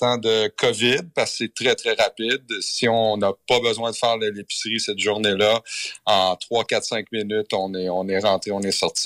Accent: Quebec, Canada; On est québécois

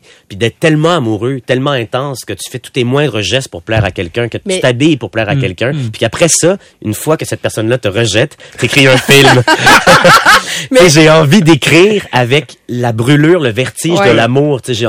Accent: Quebec, Canada; now in Montreal, Canada; moi, je m'installe à Montréal, puis je suis québécois, puis j'ai pas des grandes ambitions de déménager à Hollywood ou Paris.

